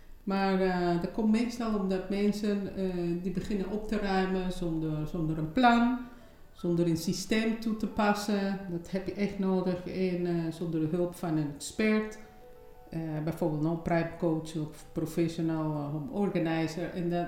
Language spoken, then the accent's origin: Dutch; Caracas, Capital District, Venezuela; now in Netherlands; Ik ben geboren en getogen in Caracas, Venezuela. Ik ben, 31 jaar geleden ben ik al geëmigreerd.